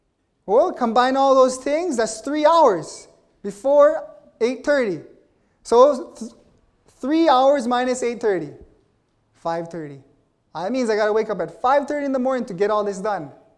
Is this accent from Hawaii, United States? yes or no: yes; Hawaii, United States; And, you know, growing up in Hawaii, we're all on Hawaiian time